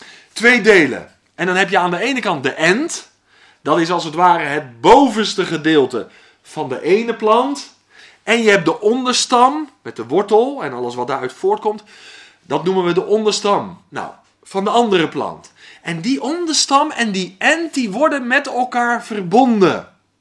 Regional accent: South Holland, Netherlands; nu ben ik geboren en getogen in het Westland. Sommigen van jullie weten dat. En dat staat bekend vanwege de glastuinbouw.

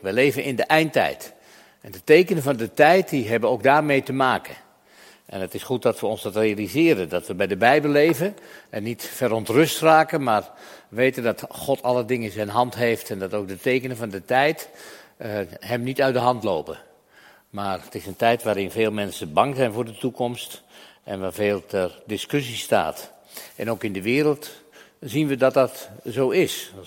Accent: Flevoland, Netherlands; Ik kom uit Flevoland. Dat is ook goed land.

